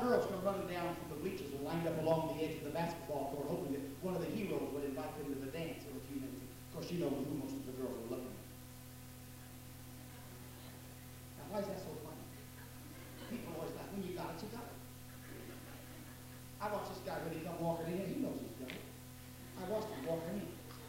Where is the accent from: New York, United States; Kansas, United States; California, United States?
Kansas, United States; Arkansas City; on the streets of my hometown in Arkansas City, Kansas, up near Wichita